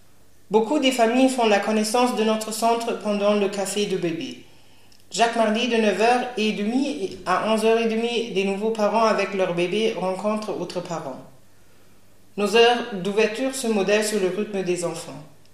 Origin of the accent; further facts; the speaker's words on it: Lebanon; Moi, je viens du Liban.